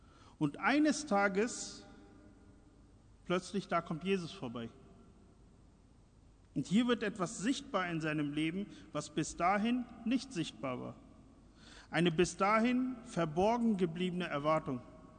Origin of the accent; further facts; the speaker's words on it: Berlin, Germany; Als Berliner weiß man, es gibt bessere Gemüsedöner als dort.